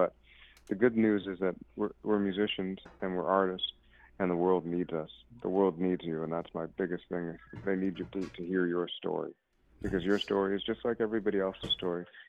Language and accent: English; Toronto, Ontario, Canada; I'm from Toronto, Canada. I'm part Mohawk and West Indian.